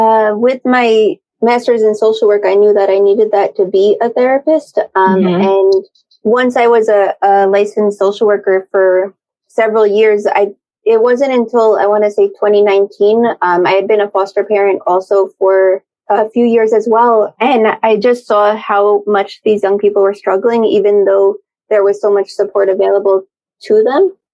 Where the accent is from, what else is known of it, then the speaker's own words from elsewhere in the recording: New York, United States; moved away as an adult; also born or lived in Los Angeles; I grew up in New York, but then I moved to Los Angeles when I was 18. And mm-hmm. so I spent my whole adult working life in Los Angeles. I moved back to New York probably in early 2020, late 2019.